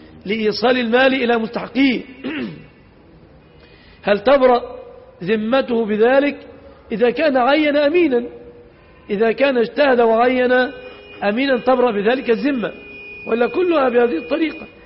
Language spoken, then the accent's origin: Arabic; Egypt; في عرفنا كمصريين